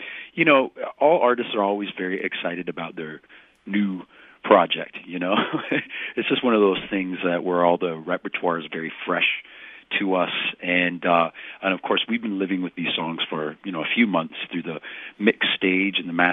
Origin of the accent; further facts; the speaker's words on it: Canada; being a Canadian and living so close to the border.